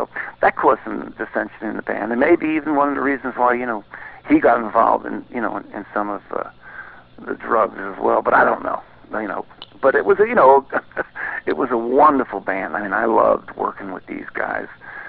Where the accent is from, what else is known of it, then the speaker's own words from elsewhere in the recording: Bronx, New York, United States; Oh, I grew up in the Bronx, and New York was a very exciting time musically.